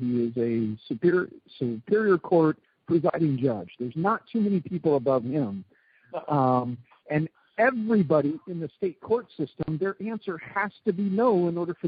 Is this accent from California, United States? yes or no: yes; California, United States; I'm a Californian